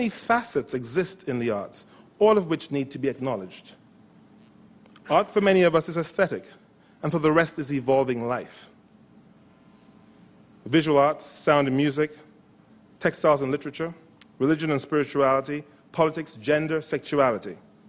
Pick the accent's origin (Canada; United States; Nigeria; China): Nigeria; Growing up in Nigeria, it was instilled in me at an early age